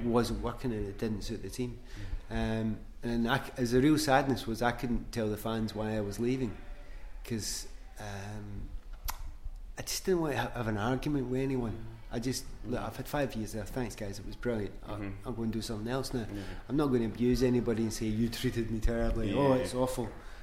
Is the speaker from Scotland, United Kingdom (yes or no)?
yes; Glasgow, Scotland, United Kingdom; moved away as an adult; so I'm from Glasgow anyway, so going to London was fine.